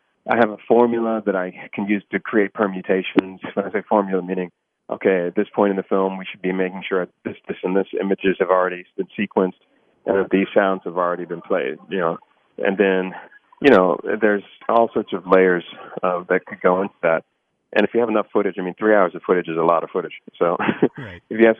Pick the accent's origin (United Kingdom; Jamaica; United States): United States; Washington, District of Columbia; And I grew up near DuPont Circle, so it's got a whole kind of layer of resonance with me as well.